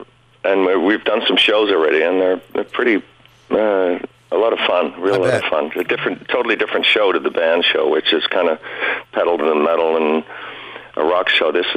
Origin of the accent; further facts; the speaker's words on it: Melbourne, Victoria, Australia; also born or lived in Sydney; That's where I grew up in Melbourne. I was born in Sydney, but I grew up in Melbourne.